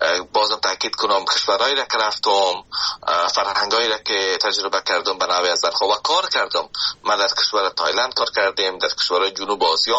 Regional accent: Afghanistan; now in Canada; من از افغانستان به کانادا آمدم

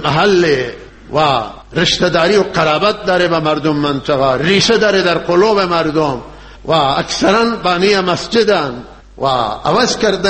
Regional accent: Iran; ما ایرانی هستیم و وارث این وطنیم، وطن مال ماست، وطن مال شیعه و سنیه.

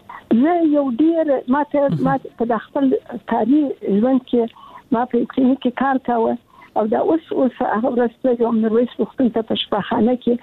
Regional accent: Kandahar, Afghanistan; زموږ په وخت کې زه د کندهار یم

